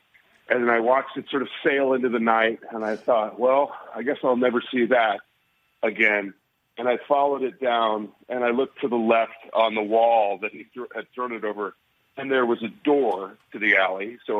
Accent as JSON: {"language": "English", "town": "St. Louis", "region": "Missouri", "country": "United States", "said": "Now, I'm not from Illinois. I'm from St. Louis, but there's a friendly rivalry"}